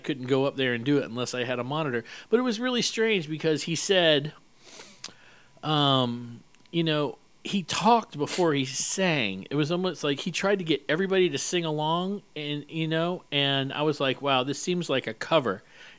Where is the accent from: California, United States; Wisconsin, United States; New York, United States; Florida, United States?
Florida, United States; Miami; I'm from Miami, okay? And … when I was living in Miami, was like the biggest group.